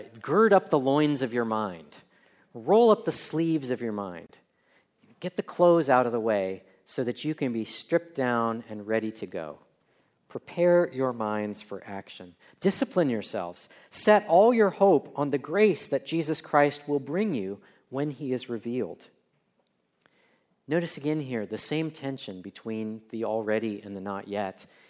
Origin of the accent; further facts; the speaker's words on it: Ohio, United States; I grew up in Northeast Ohio in a Methodist church in a suburb of Akron, Ohio